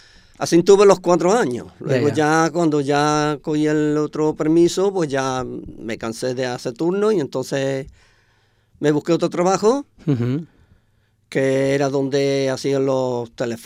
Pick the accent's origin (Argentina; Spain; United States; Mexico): Spain; Málaga, Andalusia; also born or lived in Switzerland; now in Roda, Spain; Yo soy de Málaga, sí.